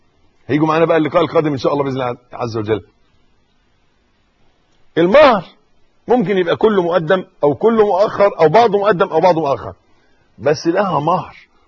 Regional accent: Egypt; يبدو الوضع عندنا في مصر، وانا بتكلم على اللي اعرفه

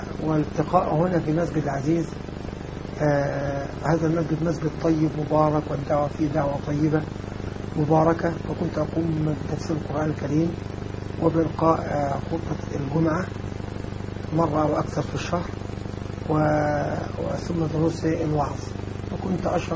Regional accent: Beni Suef Governorate, Egypt; also born or lived in Alexandria / Cairo; انتقلت من الإسكندرية بعد أن انتهيت، عدت مرة ثانية إلى محافظة بني سويف

